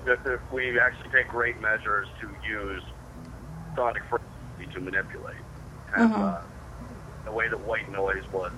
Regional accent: Rust Belt, United States; The Rust Belt, really, and growing up in the Rust Belt, it's like the 80s never left.

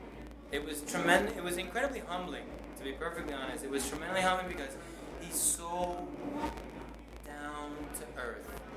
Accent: Miami, Florida, United States; also born or lived in New York City; We were born in the Bronx. We were raised in Miami. My brother moved out here like around 9 years ago, and I came out here 5 years ago to New York.

